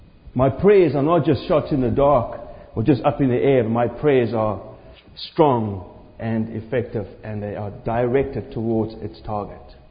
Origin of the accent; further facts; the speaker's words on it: South Africa; When I was a young boy growing up in South Africa in the 1970s